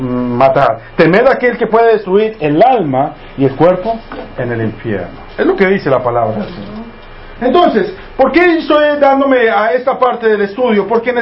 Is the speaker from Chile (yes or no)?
no; Colombia; estaba trabajando yo en un banco en Colombia, en mi país